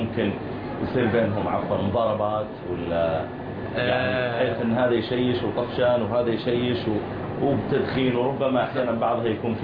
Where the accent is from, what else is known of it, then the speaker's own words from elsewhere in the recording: Saudi Arabia; أو إذا ضوابط شرعية قوية في قسم العوائل مثلا عندنا في السعودية